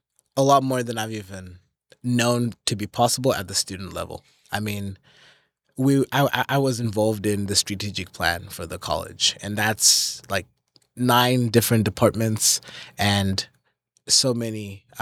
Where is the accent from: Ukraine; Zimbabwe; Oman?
Zimbabwe; now in United States; So I'm from Zimbabwe, which is a little country down in the southern part of Africa.